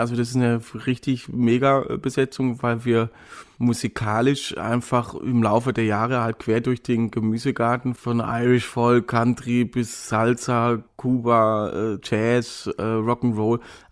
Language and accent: German; Baden-Württemberg, Germany; Sobald ich den Slang höre, bin ich halt in meiner Heimat wieder.